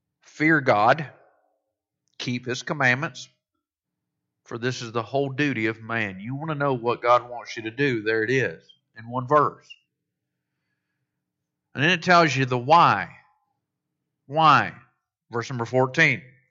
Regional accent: Florida, United States; For the first part of my life, I spent it growing up in Florida. We're about an hour away from Disney World.

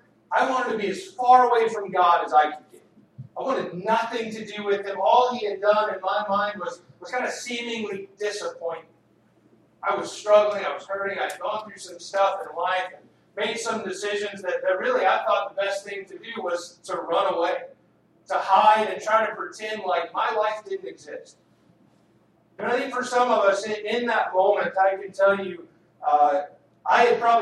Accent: Texas, United States; I grew up in a Christian home, a Christian context. Growing up in the Texas Panhandle, you went to church.

